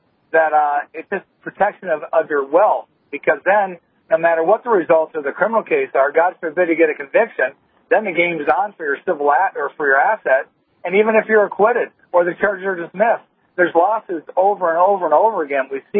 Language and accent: English; Cincinnati, Ohio, United States; Certainly in Cincinnati, it's kind of my hometown, and they've had problems for years, and things like this happen quite regularly.